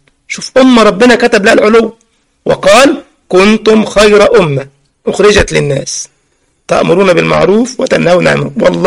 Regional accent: Egypt; يعني من المشاهير في عندنا في مصر كده لاعب اسمه محمد صلاح

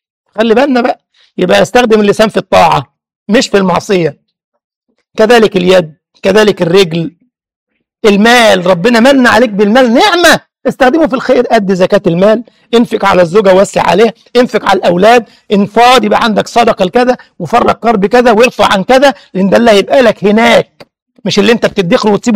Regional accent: Egypt; مش انا قلت لك زمان كان عندنا في مصر يقولوا لنا كده ايه

